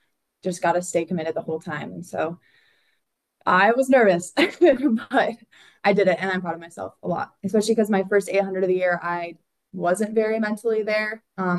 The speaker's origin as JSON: {"language": "English", "region": "Wisconsin", "country": "United States", "tie": "born or raised there", "said": "Yeah, so in 2020, my parents moved here from Wisconsin. So I grew up in Wisconsin."}